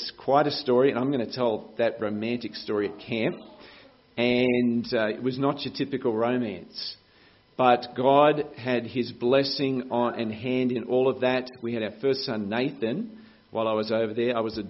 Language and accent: English; Brisbane, Queensland, Australia; So that is where I grew up in Brisbane.